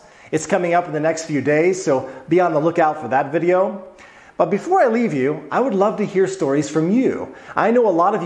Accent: American South, United States; now in Poland; I come from the American South, and we Southerners, I'm speaking for all of us, we're in love with stores like Walmart or Target.

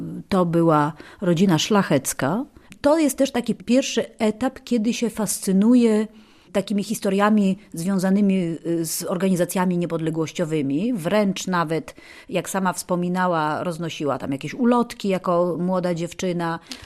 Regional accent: Lviv, Lviv Oblast, Ukraine; Ja jestem lwowianką, urodziłam się we Lwowie, w polskiej rodzinie.

